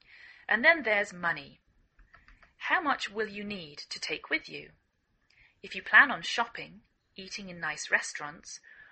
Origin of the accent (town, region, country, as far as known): England, United Kingdom; now in United States